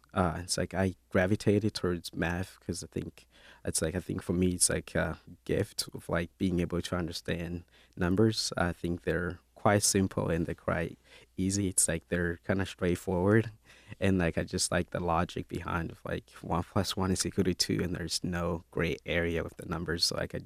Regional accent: Kigoma, Tanzania; No, I was actually born in the refugee camp. So I was born in Tanzania, which in location called Kigoma. Then, like, later on, my family moved to the refugee camp because, like, the location of Kigoma was too expensive for my parents to stay there.

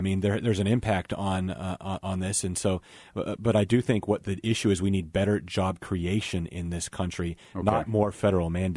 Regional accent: Yoder, Kansas, United States; Yeah, right. I grew up near Yoder, Kansas.

